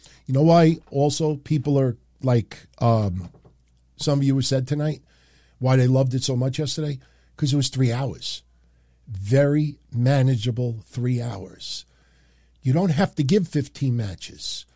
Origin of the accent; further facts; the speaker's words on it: Queens, New York, United States; I'm an Italian from Queens, New York.